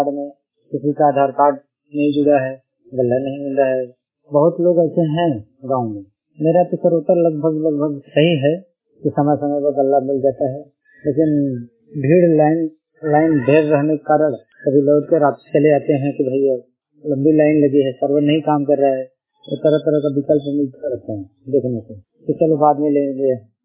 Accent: Mirzapur, Uttar Pradesh, India; मेरा उम्र लगभग 28 साल। मैं जिंदौड़ी उत्तर प्रदेश, मिर्जापुर उत्तर प्रदेश का रहने वाला हूँ।

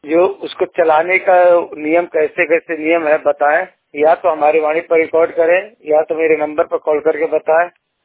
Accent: Suiya, Bihar, India; और मैं 100% ब्लाइंड हूँ और मैं बिहार औरंगाबाद के सुइया का निवासी हूँ।

